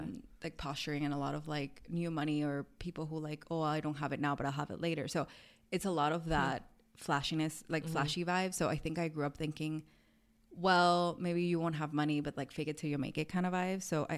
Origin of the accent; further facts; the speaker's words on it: Miami, Florida, United States; because I grew up in Miami, where, like, if you don't have an orange Lamborghini, like, who are you, kind of thing.